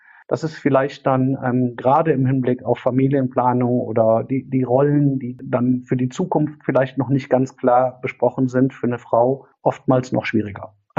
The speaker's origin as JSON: {"language": "German", "town": "Cologne", "region": "North Rhine-Westphalia", "country": "Germany", "tie": "born or raised there", "said": "Ich bin 42 Jahre alt, komme aus Köln und auch gebürtig hier aus der Kölner Ecke"}